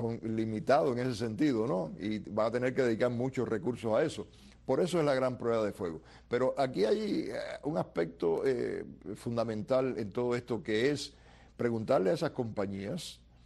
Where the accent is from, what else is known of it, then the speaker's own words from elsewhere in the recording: Cuba; tengo que decirlo así porque es mi país y es mi pueblo